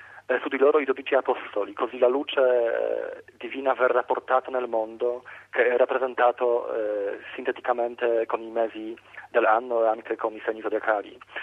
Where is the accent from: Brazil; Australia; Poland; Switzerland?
Poland; Italian is a second language; io sono polacco